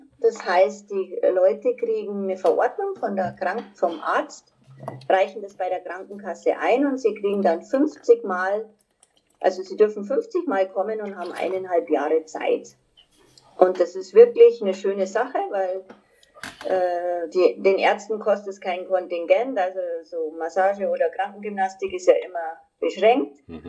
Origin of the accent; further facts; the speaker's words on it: Munich, Bavaria, Germany; Also wie gesagt, ich komme ja aus München